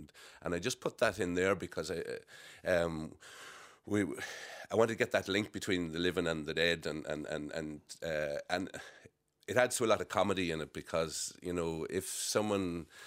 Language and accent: English; Connacht, Ireland; Well, I'm from Leitrim, as you said, a very rural part of the country